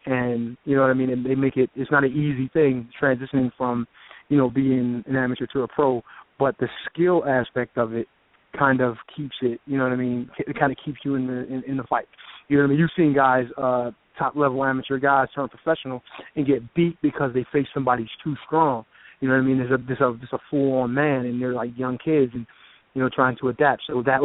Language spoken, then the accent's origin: English; Pittsburgh, Pennsylvania, United States; now in Philadelphia, United States; I'm originally from Pittsburgh, PA. You know, got to represent the Steelers.